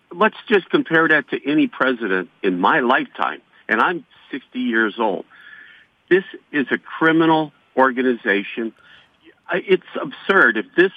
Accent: Missouri, United States; now in Natick, United States; I'm from the Midwest, from Missouri, and when I was a kid, I can recall we had lots of crazy thunderstorms

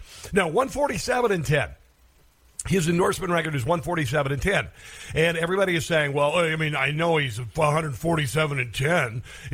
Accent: Iowa, United States; My home state of Iowa, 4-0.

